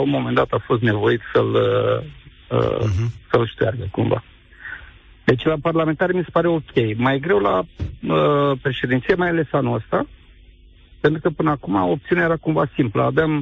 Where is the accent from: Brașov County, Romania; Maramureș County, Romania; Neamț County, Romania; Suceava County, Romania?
Neamț County, Romania; Eu sunt din Neamț.